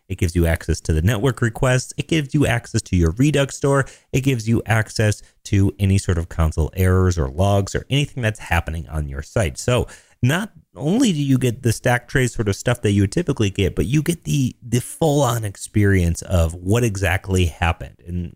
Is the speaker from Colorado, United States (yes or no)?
yes; Denver, Colorado, United States; I'm a developer from Denver, Colorado.